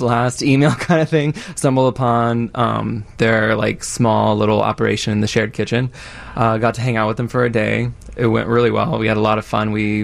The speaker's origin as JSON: {"language": "English", "town": "Schertz", "region": "Texas", "country": "United States", "said": "A small town outside of San Antonio called Schertz."}